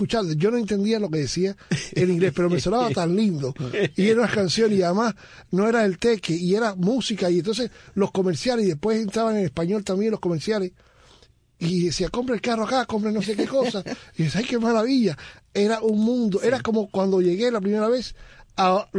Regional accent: Havana, Cuba; Yo soy habanero, pero de tercer piso, María Cristina de Quito.

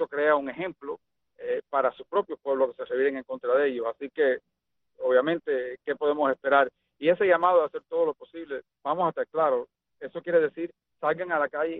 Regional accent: United States; Para nosotros que estamos, yo soy norteamericano, para nosotros que vivimos aquí en Estados Unidos

